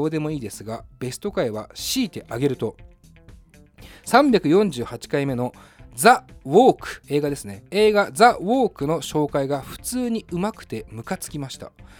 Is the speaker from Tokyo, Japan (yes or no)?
yes; Setagaya, Tokyo, Japan; 結局世田谷生まれ世田谷育ちの、音楽映画好きですから